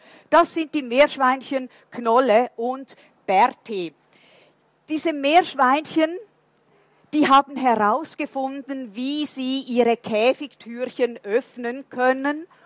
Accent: Portugal; German is a second language; also ich bin Portugiesin.

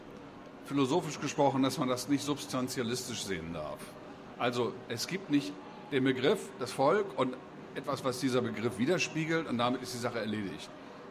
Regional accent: Pays de la Loire, France; German is a second language; Ich komme aus der Vendée, sage ich

